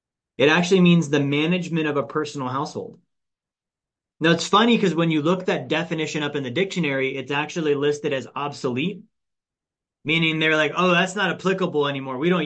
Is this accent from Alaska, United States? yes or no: yes; Alaska, United States; I grew up low income. Right, low income, low financial literacy. I grew up in Alaska.